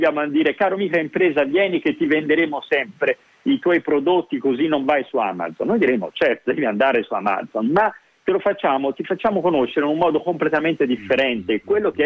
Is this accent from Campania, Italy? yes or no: no; Tuscany, Italy; perché è tipico di come noi siamo toscani